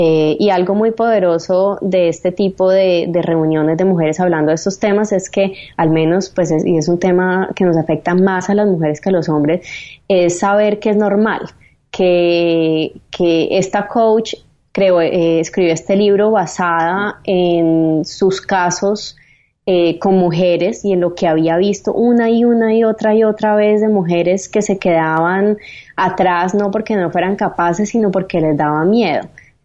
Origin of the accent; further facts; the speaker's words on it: Cali, Valle del Cauca, Colombia; also born or lived in Paris; Yo vengo de Cali, en donde yo era muy blanca para el promedio de las personas